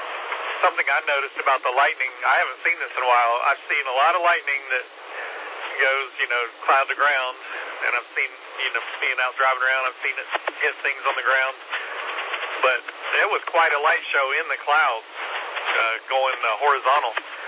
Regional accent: Ohio, United States; born there; Well, actually not. Technically, I was born in Ohio.

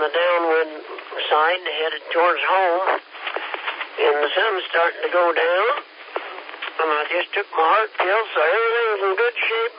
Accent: Kansas, United States; you know, we're from Kansas originally. We're a little bit slow.

